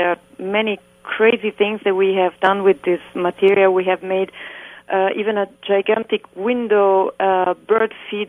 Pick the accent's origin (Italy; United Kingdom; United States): Italy; Rome, Lazio; I am from Rome, and my husband was born in Florence and raised in Rome.